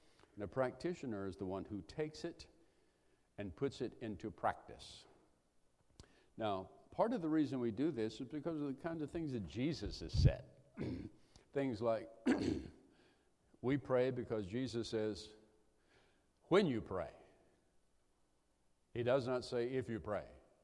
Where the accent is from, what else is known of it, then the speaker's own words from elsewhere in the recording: the South, United States; I was raised in the South in a culture that presumed the Word of God was authoritative.